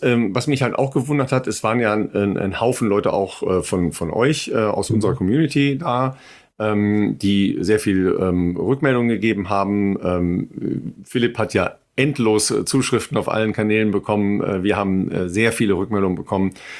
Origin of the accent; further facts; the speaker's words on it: Dorsten, North Rhine-Westphalia, Germany; Das ist direkt neben meiner Heimatstadt Dorsten.